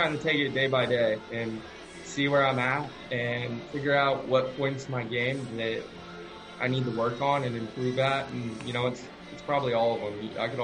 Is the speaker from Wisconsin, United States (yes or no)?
no; Texas, United States; I'm from Texas, went to school at Arkansas, so I'm a Southern kid, never been this far up north until being in Maryland.